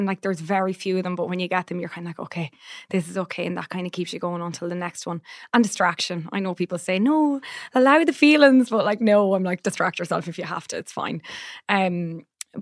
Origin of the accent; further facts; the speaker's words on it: Ireland; And as an Irish person, as we do, I felt bad for them.